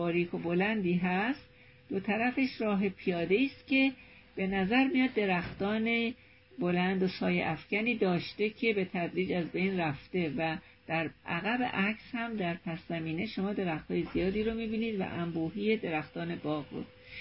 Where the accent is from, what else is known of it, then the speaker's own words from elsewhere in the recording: Iran; ما ایرانی‌ها هنوز غافلیم از این ماجرا